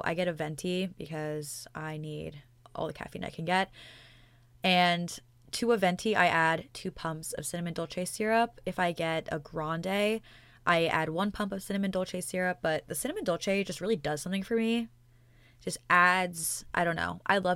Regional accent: Pennsylvania, United States; and I'm an Eagles fan, and I'm from Pennsylvania, like I just said. So I decided to drive back home to spend some time with my family for the weekend

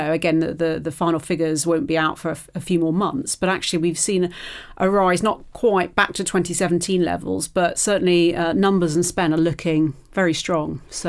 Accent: United Kingdom

